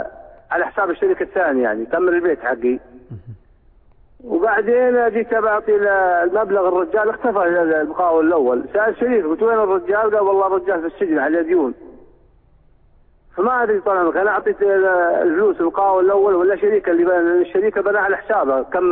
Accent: Saudi Arabia; أنا سعودي طبعا

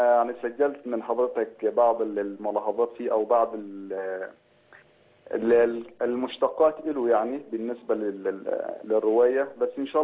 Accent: Egypt; now in Jordan; أنا مصري بس في الأردن

